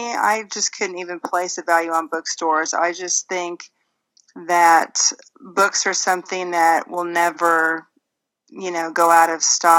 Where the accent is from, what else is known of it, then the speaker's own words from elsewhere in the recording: California, United States; also born or lived in Missouri; Well, I was born and raised mostly in California, and then Missouri, but I'm military, so I've been all around the country.